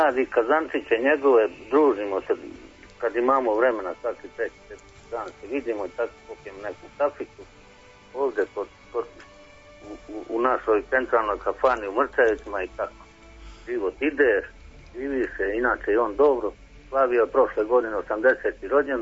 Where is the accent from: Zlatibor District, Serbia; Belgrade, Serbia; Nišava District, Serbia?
Zlatibor District, Serbia; Dobrače; born there; inače ja sam rođen u Dobracama gore.